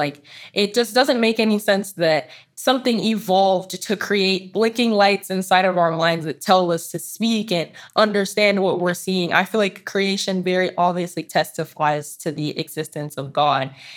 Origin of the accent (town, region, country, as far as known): United States; born there